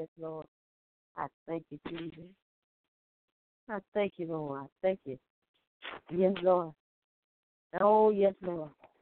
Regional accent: Memphis, Tennessee, United States; I'm from Memphis, Tennessee. I'm coming from Memphis, Tennessee.

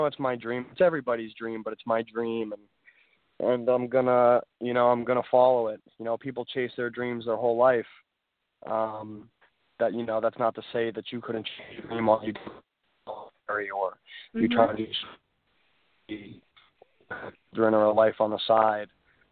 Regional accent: United States; Oh, I'm an American, Andrea, but Texas is almost its own country.

